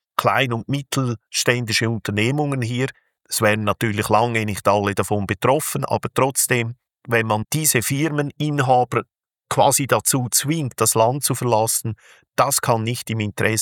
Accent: Lucerne, Switzerland; Ich komme ja aus der Zentralschweiz, im Kanton Luzern.

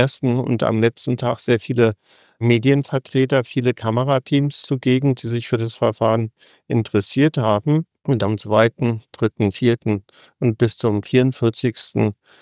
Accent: Berlin, Germany; Sie kommt aus Stuttgart und ich komme aus Berlin.

